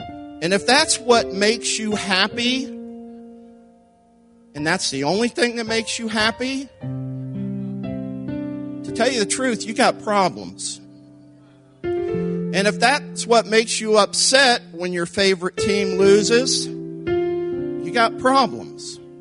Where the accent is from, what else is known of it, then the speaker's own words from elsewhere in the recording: Columbus, Ohio, United States; I need to tell you something, because we are from Columbus, Ohio.